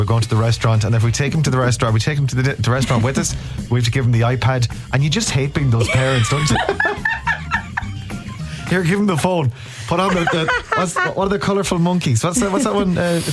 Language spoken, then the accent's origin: English; Ballina, Connacht, Ireland; I'm from Ballina.